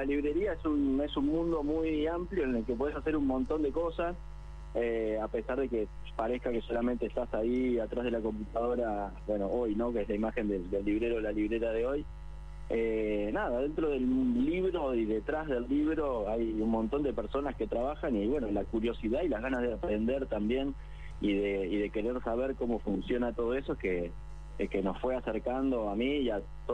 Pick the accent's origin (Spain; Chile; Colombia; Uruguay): Uruguay; Cardal, Canelones; Soy uruguayo, no soy montevideano, soy de un pueblito llamado Cardal, un pueblito muy pequeño, sin bibliotecas, sin librerías, un pueblo donde, quienes queríamos y necesitábamos leer, teníamos los libros del liceo, del secundario, de la escuela